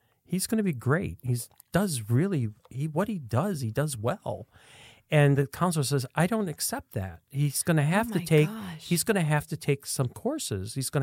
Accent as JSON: {"language": "English", "town": "Niagara Falls", "region": "New York", "country": "United States", "tie": "born or raised there", "said": "Niagara Falls."}